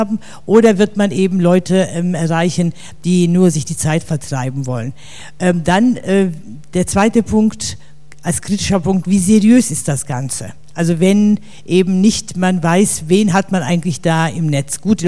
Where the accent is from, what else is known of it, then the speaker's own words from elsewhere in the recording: Cologne, North Rhine-Westphalia, Germany; aber ich bin Kölner, deswegen sagen wir